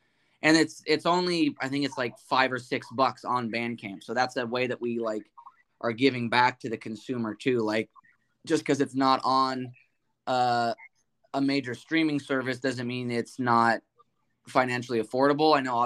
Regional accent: California, United States; We're both, like I said, we're both from California.

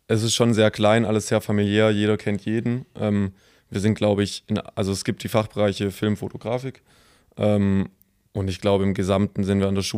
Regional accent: Baden-Württemberg, Germany; now in Esslingen, Germany; Ich bin 22 Jahre alt, komme aus der Nähe von Freudenstadt im Schwarzwald. Genau, und wohne gerade aktuell in Esslingen und studiere da Fotodesign.

